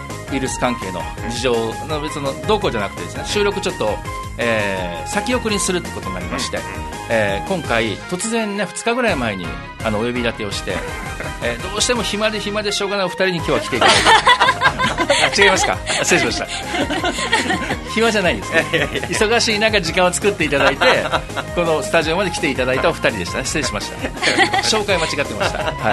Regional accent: Fukuoka, Japan; 私福岡なんですけども

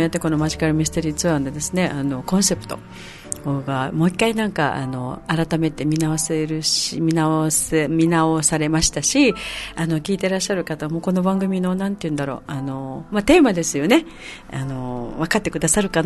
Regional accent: Okinawa, Japan; 私は沖縄の人間なので自分が生まれ育ったところが

